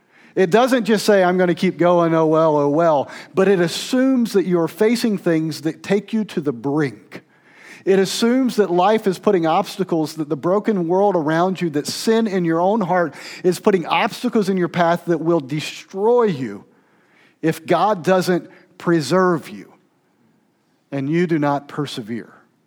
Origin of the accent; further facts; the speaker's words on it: Georgia, United States; now in Ocala, United States; But I grew up in Middle Georgia, and I grew up in what I consider to be pretty deep South kind of area.